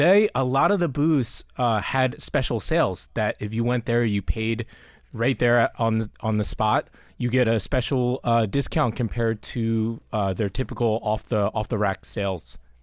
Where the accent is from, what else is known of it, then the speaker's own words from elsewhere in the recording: United States; So I grew up in the States, right? And I grew up on root beer.